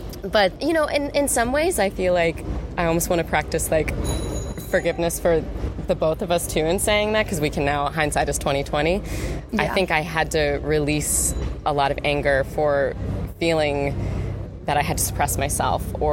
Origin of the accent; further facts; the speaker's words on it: the South, United States; So I grew up in the South, in the States, and it was highly conservative.